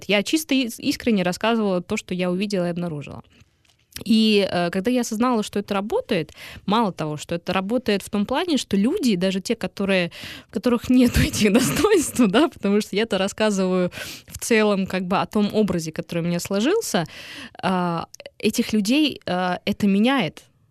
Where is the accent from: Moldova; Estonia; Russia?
Russia; now in Ukraine; я там переехала из России 1,5 года назад.